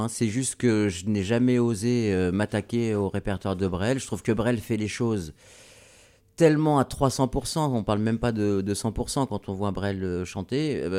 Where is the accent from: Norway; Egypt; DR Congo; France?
France; Nouvelle-Aquitaine; à l'époque j'étais dans le Poitou. Donc du côté de, c'est ma région d'origine.